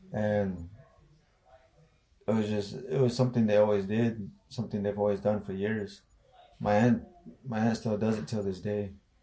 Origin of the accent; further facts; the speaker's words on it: Tuba City, Arizona, United States; I grew up in Arizona. I grew up in a little town called Tuba City, Arizona. It's a Navajo reservation.